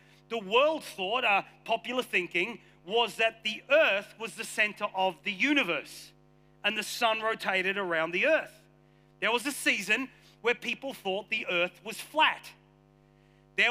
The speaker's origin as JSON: {"language": "English", "country": "Australia", "tie": "born or raised there", "also_born_or_lived": "England", "said": "I'm English born, Australian raised."}